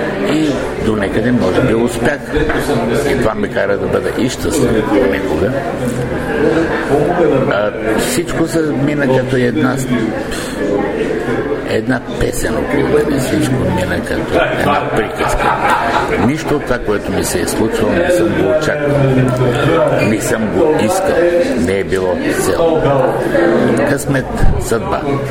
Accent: Kardzhali Province, Bulgaria; Аз идвам от Кърджалийско, едно сиропиталище.

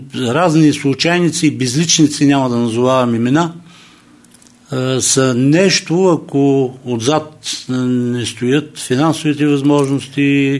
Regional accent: Plovdiv, Plovdiv Province, Bulgaria; Аз съм от Пловдив, изначален пловдивчанин. Вярвам на пловдивчани

